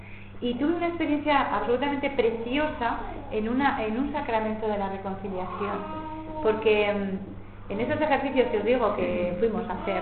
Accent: Valladolid, Castile and León, Spain; yo soy de Valladolid

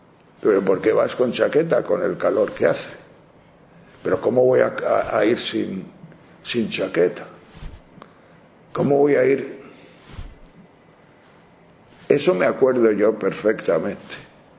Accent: Palencia, Castile and León, Spain; Todavía me acuerdo yo, cuando era niño, en Palencia, Palencia con P

